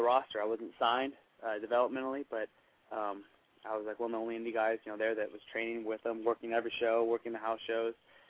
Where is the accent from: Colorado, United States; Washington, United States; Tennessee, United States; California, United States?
California, United States; And I was like, "Yeah, he told me to come stop by. I'm from California."